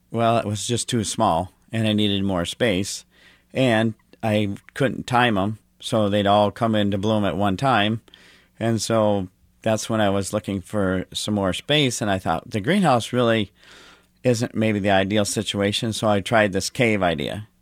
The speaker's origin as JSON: {"language": "English", "region": "North Dakota", "country": "United States", "said": "I'm from North Dakota."}